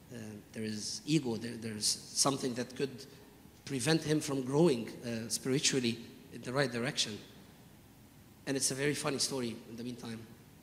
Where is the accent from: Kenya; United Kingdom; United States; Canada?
Canada; Montreal, Quebec; Sorry, I'm coming from Montreal.